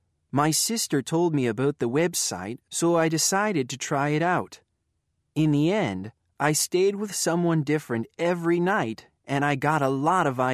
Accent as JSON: {"language": "English", "country": "Canada", "said": "I'm Canadian"}